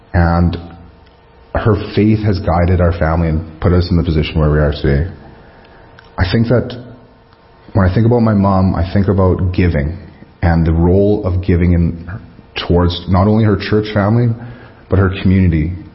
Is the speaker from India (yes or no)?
no; Maple Creek, Saskatchewan, Canada; So growing up in Maple Creek and to where I am now, I do see like a vast difference in our surroundings, in our communities.